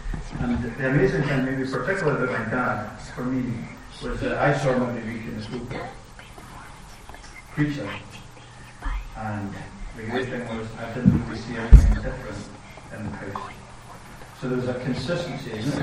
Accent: Armagh, Northern Ireland, United Kingdom; So I grew up in Armagh, and then I left Armagh just for a few years to study and work. And then I became a minister, so I'm back in Armagh. So I've lived for a long time in Armagh.

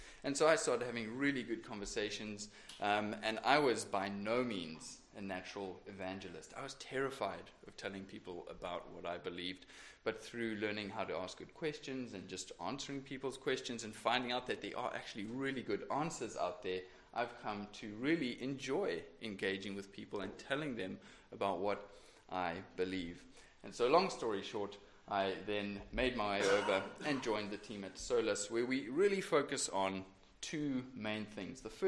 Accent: South Africa; moved away as an adult; as you can tell from my accent. I'm not really around from around these parts. I'm from sunny South Africa. And I've been in the country for just on 8 months after having come out.

